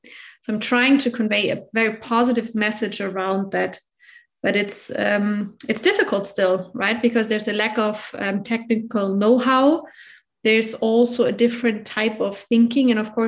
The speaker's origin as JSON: {"language": "English", "country": "Germany", "said": "I'm from Germany"}